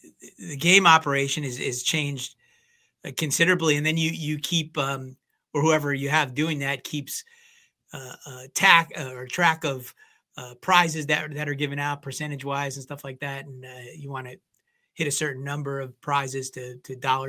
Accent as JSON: {"language": "English", "region": "New Jersey", "country": "United States", "tie": "born or raised there", "said": "Because I grew up in New Jersey. I used to go to the shore for the week with my parents and my sisters."}